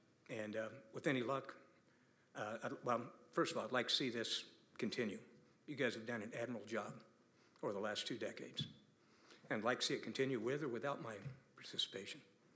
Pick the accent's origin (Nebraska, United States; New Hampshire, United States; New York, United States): Nebraska, United States; Springfield; I'm a lifelong resident here of SRP County. I grew up in Springfield.